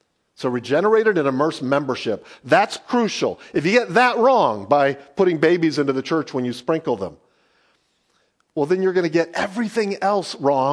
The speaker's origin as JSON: {"language": "English", "region": "the South", "country": "United States", "tie": "born or raised there", "moved": "yes", "lives_now": "Wisconsin, United States", "said": "I was born and raised as a Southerner and moved to Wisconsin in 1999, wondering why the Lord would send me to this faraway place."}